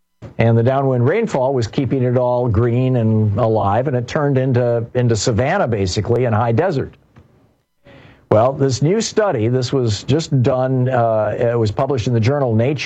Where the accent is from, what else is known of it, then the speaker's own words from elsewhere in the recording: Michigan, United States; I grew up in Michigan and we had this thing called lake effect.